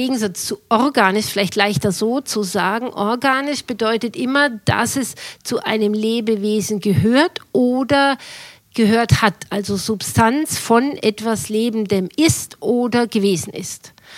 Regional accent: Bavaria, Germany; moved away as an adult; now in Göttingen, Germany; Also hier in Göttingen seit 18,5 Jahren, aber ich komme ja aus Bayern. Was man unter Umständen hören wird.

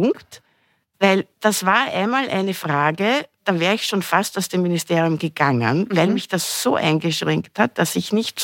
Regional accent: Vienna, Austria; die Kultur, wie ich als Wienerin, das ist aufgelegt, sowas zu machen, diese Kultur zu vermitteln.

